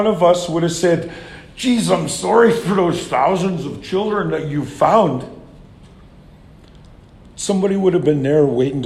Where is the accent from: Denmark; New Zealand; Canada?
Canada; British Columbia; Whereas myself, I come from the Shuswap Nation